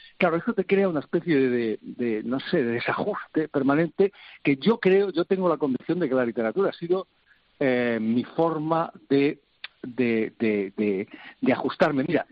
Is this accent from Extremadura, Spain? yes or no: yes; Ibahernando, Extremadura, Spain; also born or lived in Girona; nos íbamos desde Gerona a mi pueblo, a Extremadura, a Iba Hernando, al lado de Trujillo, donde vivía, donde nací, donde es toda mi familia